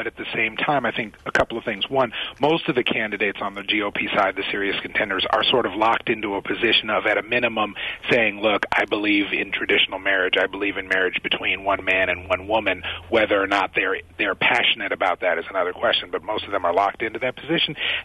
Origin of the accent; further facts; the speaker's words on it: North Carolina, United States; now in Washington, United States; I could work from North Carolina, which is my home state, but I really love Washington, D.C., and I'm here now and getting to know my way around.